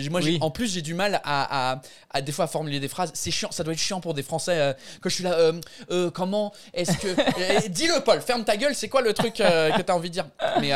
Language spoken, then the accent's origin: French; England, United Kingdom; French is a second language; mais j'ai le côté handicapé que je suis anglais.